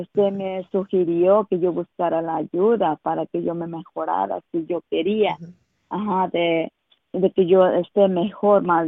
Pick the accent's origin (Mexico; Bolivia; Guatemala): Mexico; como somos mexicanos